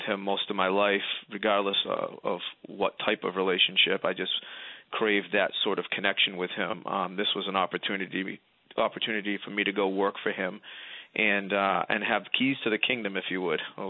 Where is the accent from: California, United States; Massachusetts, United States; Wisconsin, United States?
Massachusetts, United States; New Bedford; accent: Boston; So I am from a town called New Bedford, Massachusetts. And it's just south of Boston, about 45, 50 miles. I'm sure you can tell by the accent that I'm close to that area.